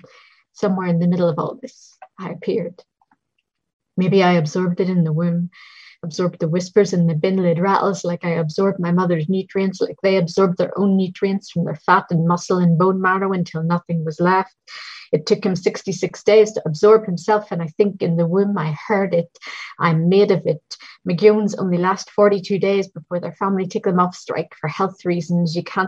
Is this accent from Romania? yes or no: no; Belfast, Northern Ireland, United Kingdom; This is an older one that I wrote about growing up in Belfast and all of the stuff that you don't really understand at the time